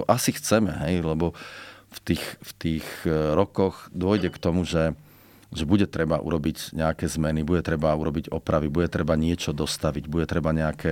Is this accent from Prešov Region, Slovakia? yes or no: yes; High Tatras, Prešov Region, Slovakia; Ja vravím, vyrastal som vo Vysokých a priženil som sa do nízkych